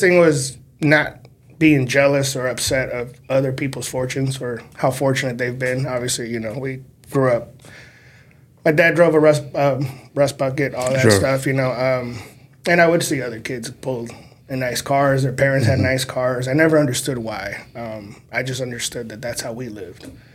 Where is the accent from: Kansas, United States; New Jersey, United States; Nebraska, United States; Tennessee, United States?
Nebraska, United States; Omaha; Grew up in South Omaha. Went to Spring Lake, Norris, South High. You know, the usual if you grew up in South Omaha.